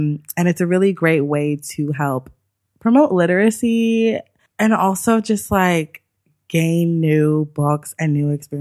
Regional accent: Los Angeles, California, United States; also born or lived in New York; So I got introduced to the library because I used to live in New York. I'm from Los Angeles, but I went to New York for grad school.

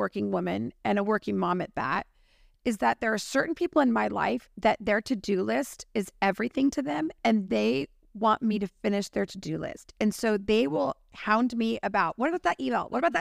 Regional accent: California, United States; as a Californian, which we are

